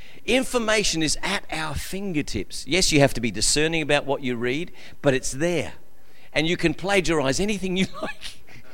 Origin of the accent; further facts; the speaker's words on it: Christie's Beach, South Australia, Australia; I mean, I remember growing up in Christie's Beach, and everyone in the street knew everybody.